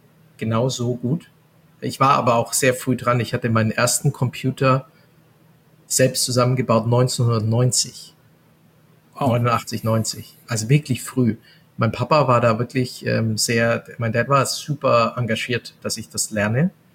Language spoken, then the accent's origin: German; Bavaria, Germany; accent: Bavarian; Ja, muss ich da mit Bayerisch reden oder kann ich ja ganz normal Hochdeutsch? Hochdeutsch kann ich eh nicht.